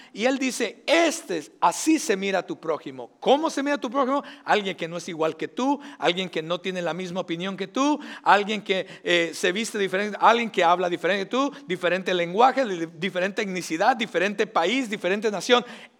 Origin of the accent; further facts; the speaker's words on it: Mexico; Y yo le dije, soy de México. Dijo, ay, ¿de México? Yo no sé qué, qué tenemos mal los mexicanos, ¿verdad?